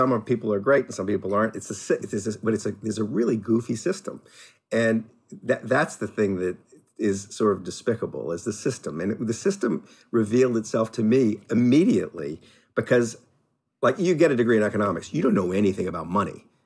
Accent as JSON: {"language": "English", "town": "New Orleans", "region": "Louisiana", "country": "United States", "tie": "born or raised there", "said": "So I grew up in New Orleans."}